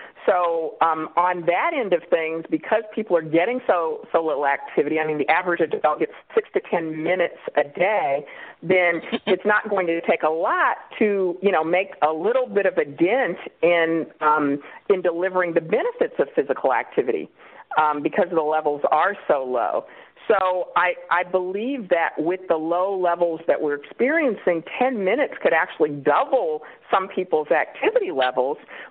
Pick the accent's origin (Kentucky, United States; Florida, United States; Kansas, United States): Kansas, United States; Kansas City; now in California, United States; Okay. Well, I'm from Kansas City, Kansas, originally.